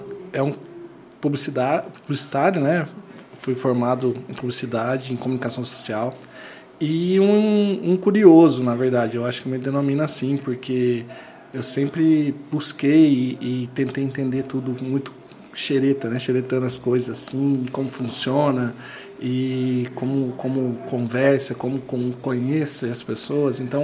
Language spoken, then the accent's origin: Portuguese; Leme, São Paulo, Brazil; Cara, eu nasci em Leme, na cidade de Leme, no interior de São Paulo. Fui toda a minha infância, eu passei em Leme. Na verdade, eu moro em Leme até hoje, né?